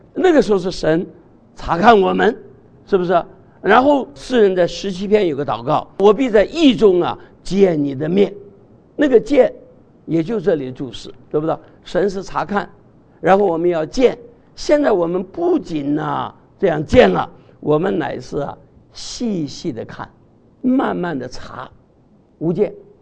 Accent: China; 这个亭子绝不是我们中国人的亭台楼阁

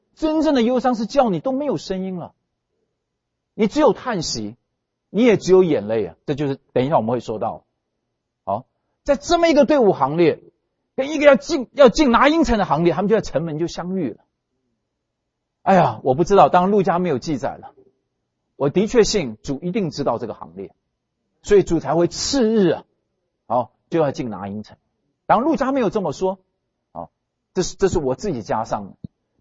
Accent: China; 因为我们中国人不太常讲怜悯，我们喜欢讲恩典

